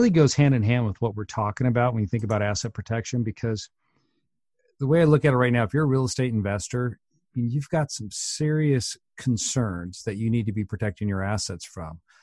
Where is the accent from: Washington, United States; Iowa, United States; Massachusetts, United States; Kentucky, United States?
Washington, United States; And, you know, Boeing, where I'm from Washington State